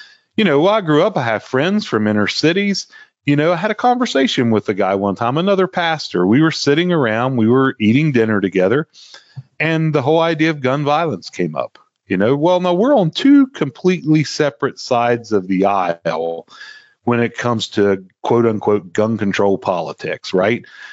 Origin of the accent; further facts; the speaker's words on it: West Virginia, United States; you know, I grew up in West Virginia.